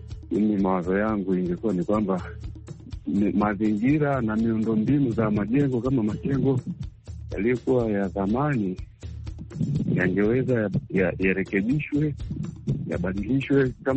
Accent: Kigoma, Tanzania; natokea hapa Kigoma.

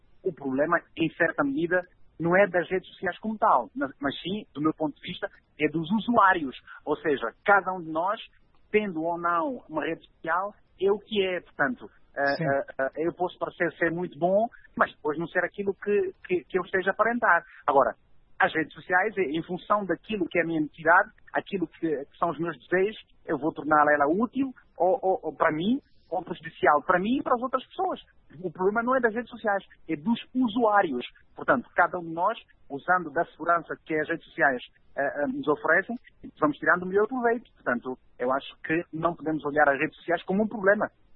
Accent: Malanje, Angola; Estou a falar em direto a partir de Malanje, a minha terra, portanto o gozo é diferente.

